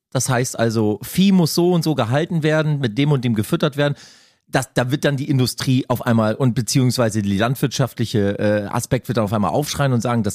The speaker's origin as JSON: {"language": "German", "region": "Hamburg", "country": "Germany", "said": "ich bin Hamburger, ne? Also Norddeutscher, also ursprünglich ja aus dem Osten, also ich kann auch sächseln."}